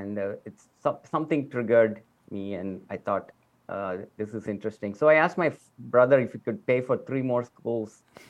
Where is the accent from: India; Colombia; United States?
India; as a male growing up in India, you're not really in the kitchen very much.